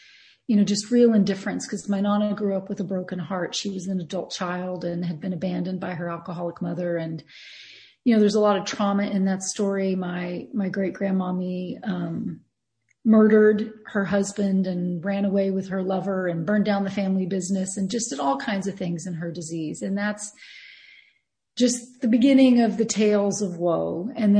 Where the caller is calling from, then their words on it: Berlin, Germany; I'm calling you from Berlin.